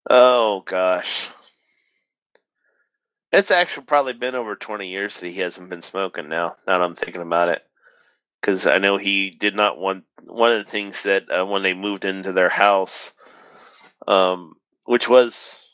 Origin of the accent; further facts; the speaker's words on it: Ohio, United States; So, and I'm from Ohio, so it's a long drive.